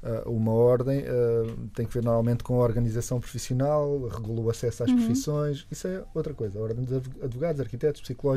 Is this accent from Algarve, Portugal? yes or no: yes; Olhão, Algarve, Portugal; Eu, por exemplo, eu sou do Algarve, pá, ali daquela da zona mesmo sul do sul.